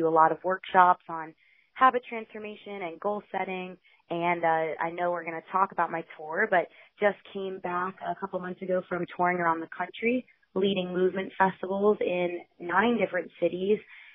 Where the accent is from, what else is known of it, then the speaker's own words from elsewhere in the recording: Pembroke Pines, Florida, United States; also born or lived in Gainesville; I'm originally from Pembroke Pines, Florida, and then came up to Gainesville, Florida, where the University of Florida is, to go to school.